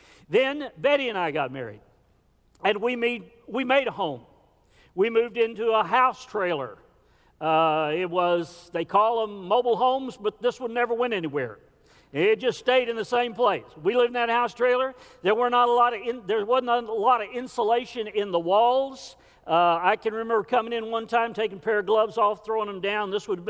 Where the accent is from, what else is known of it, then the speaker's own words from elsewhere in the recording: Covington, Kentucky, United States; born there; I was born in St. Elizabeth Hospital in Covington, Kentucky.